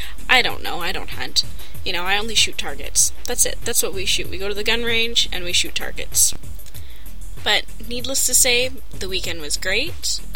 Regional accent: Alberta, Canada; we're from Alberta, and we're from a pretty redneck town.

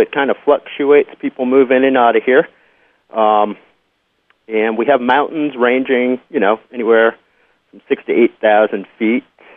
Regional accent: San Francisco, California, United States; also born or lived in Lewiston, New York; I grew up in San Francisco. I was born in upstate New York in Lewiston, outside of Buffalo. And I didn't spend any time there, so I've pretty much lived my life in California and San Francisco predominantly.

